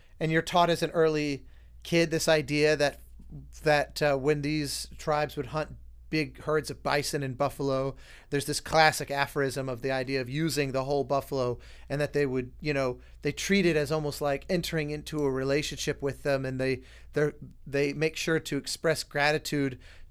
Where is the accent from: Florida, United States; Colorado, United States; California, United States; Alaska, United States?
Colorado, United States; So yeah, growing up in Colorado, you inevitably learn about, like, for example, I remember one of the big tribes of the area was called the Anasazi.